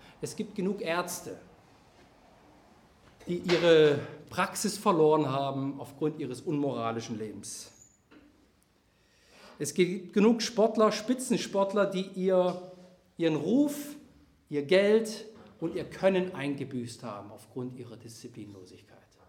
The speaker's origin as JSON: {"language": "German", "region": "Saxony", "country": "Germany", "said": "Ich komme ja aus Sachsen, aus dem Elbsandsteingebirge, da kannst du wirklich sehr, sehr hohe Schwierigkeitsgrade klettern."}